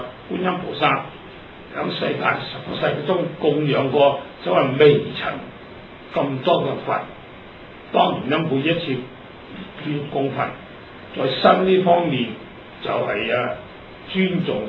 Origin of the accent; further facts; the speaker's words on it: Hong Kong; also born or lived in Dongguan, China; 我都在這個香港長大的，日本人打香港呢因為環境困難，我們就全家回到鄉下，就是東莞，我本身是東莞人，回到鄉下住了一成兩年